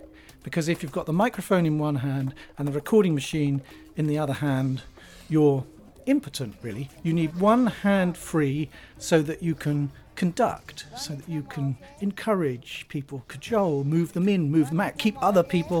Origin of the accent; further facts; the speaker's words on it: South West England, United Kingdom; I grew up in Cornwall, and in Cornwall, the word creating has a special meaning